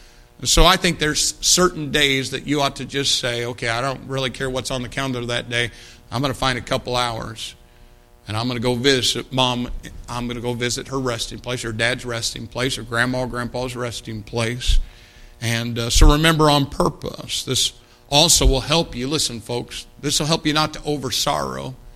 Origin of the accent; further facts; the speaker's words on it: Brazil, Indiana, United States; When we were growing up in Brazil, Indiana, I have no doubt that at one point in time I remembered that I lived there in that house, you know, all the way up to seventh grade.